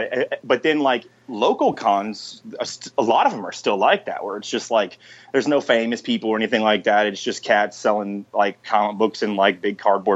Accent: Garland, Texas, United States; I was born in Texas. I grew up in Garland, which is famous for only two things.

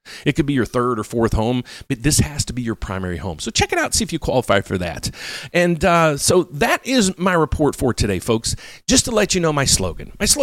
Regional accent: West Virginia, United States; West Virginia, my hometown originally, it is up 450%.

